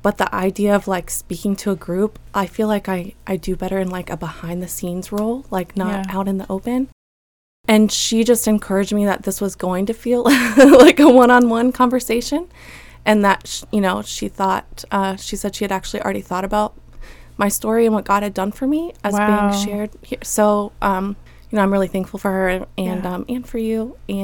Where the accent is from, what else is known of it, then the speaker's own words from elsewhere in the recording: Blacksburg, Virginia, United States; So I grew up mostly in Blacksburg, Virginia. I grew up in a Christian household. We went to a church called Blacksburg Christian Fellowship.